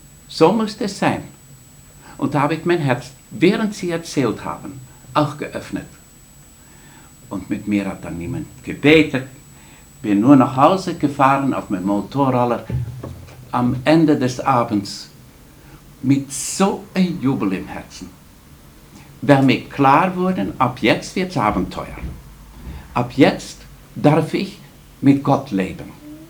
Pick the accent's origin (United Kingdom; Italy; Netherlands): Netherlands; German is a second language; bin ein Holländer, das brauche ich nicht einmal zu verraten, das könnt ihr nach dem dritten Satz schon hören.